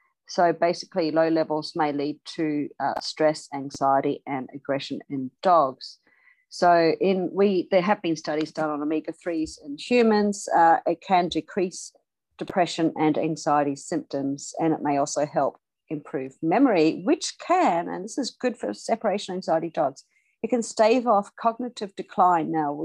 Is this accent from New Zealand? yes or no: yes; New Zealand; born there; And look, I was born in New Zealand and they do it here now, but they didn't until quite recently.